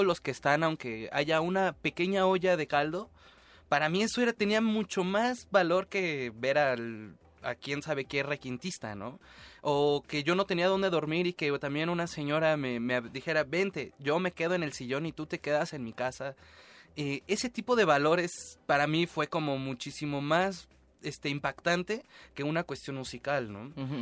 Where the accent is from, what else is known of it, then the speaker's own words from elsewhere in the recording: Mexico City, Mexico; born there; Todos los demás nacimos aquí en el Distrito Federal